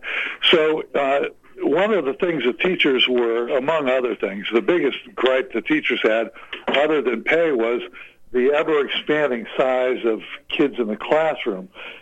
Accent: Los Angeles, California, United States; Hey, Mike. Talking about my hometown here. Can I add a couple things here about what's going on in Los Angeles?

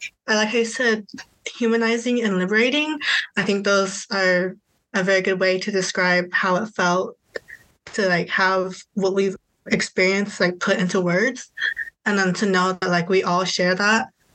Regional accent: Indiana, United States; also born or lived in China; Yeah, so I was adopted from China, and I grew up in a small rural town that's like Northeast Indiana. So like it was like all white people, all Christian farming white people.

